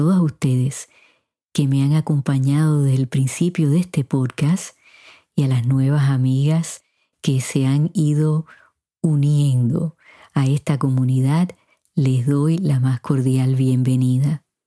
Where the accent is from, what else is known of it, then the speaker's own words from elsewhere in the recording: Puerto Rico; En mi país, Puerto Rico, en lo que lleva del año, ya se han visto muchos casos de violencia doméstica